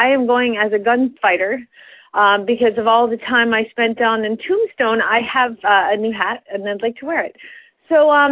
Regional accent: Phoenix, Arizona, United States; from Phoenix, Arizona

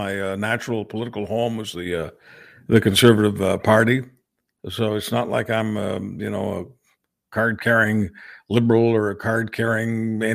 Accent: Canada; That's just embarrassing for me as a Canadian to have to endure this.

